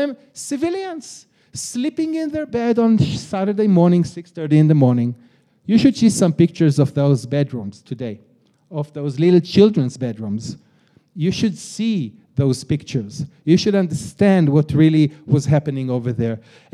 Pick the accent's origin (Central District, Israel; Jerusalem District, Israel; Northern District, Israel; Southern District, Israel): Jerusalem District, Israel; Jerusalem; I'm from Israel. I'm born and raised in Jerusalem.